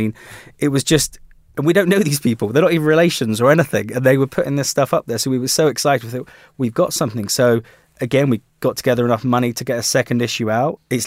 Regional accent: South West England, United Kingdom; I grew up here. I'm from the West Country. It's just what we do in the West Country.

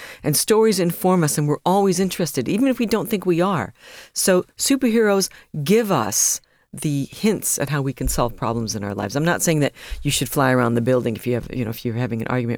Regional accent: United States; the Batman that as an American that we grew up with, I don't know if you have it here

